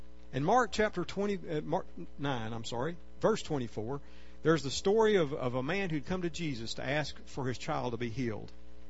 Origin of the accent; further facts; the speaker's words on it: Georgia, United States; I grew up in North Georgia where all the mountains were.